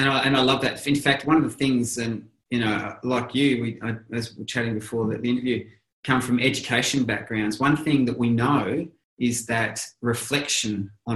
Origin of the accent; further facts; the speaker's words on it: Australia; So, you know, well, I'm Australian, but everyone calls us Aussies as a case in point.